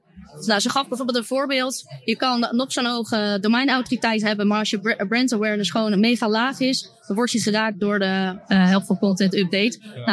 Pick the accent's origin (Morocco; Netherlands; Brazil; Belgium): Netherlands; Leiden, South Holland; want ik woon in de buurt, ik kom uit Leiden.